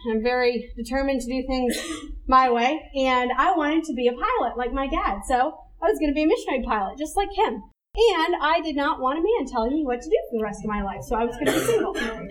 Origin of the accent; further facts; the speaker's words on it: Brazil; I was born and raised in Brazil. My parents are missionaries. They still are on the field. And I am very thankful for the privilege I had of being a missionary kid and growing up in Brazil.